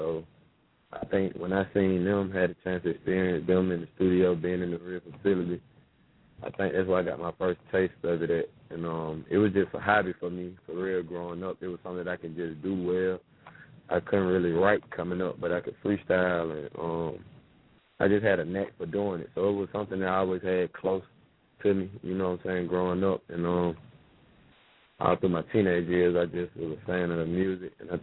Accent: Atlanta, Georgia, United States; growing up in Atlanta and being a fan of … being a fan of … coming up through middle school

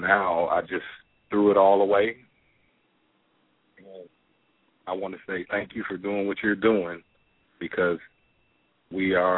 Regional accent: Detroit, Michigan, United States; now in Louisiana, United States; Oh, I'm calling from Louisiana. I'm originally from Detroit. I'm a two-time war veteran.

